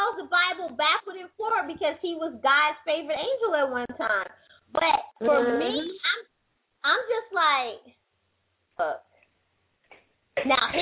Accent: New York, United States; I'm from New York.

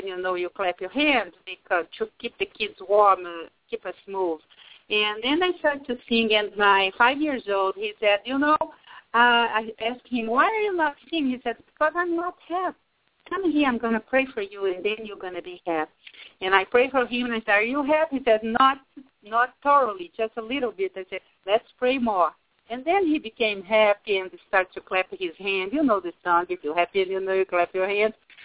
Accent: Brazil; English is a second language; moved away as an adult; I am originally from Brazil, and I live here on this country for 22 years.

